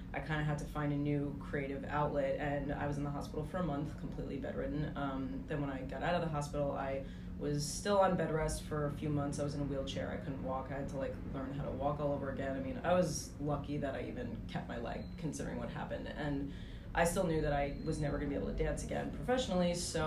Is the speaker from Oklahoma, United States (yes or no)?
no; Queens, New York, United States; So I just stayed in New York. But anyway, so yeah, I grew up in Queens